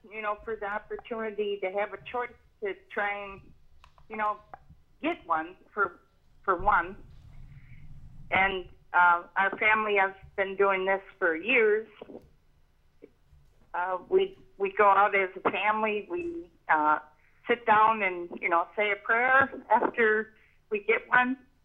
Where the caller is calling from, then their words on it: Fond du Lac, Wisconsin, United States; We're actually in Fond du Lac.